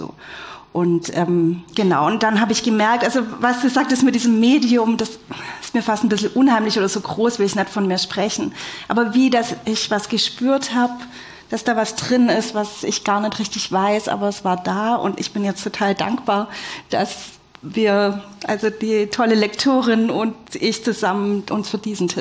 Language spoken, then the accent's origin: German; Baden-Württemberg, Germany; ich bin Schwäbin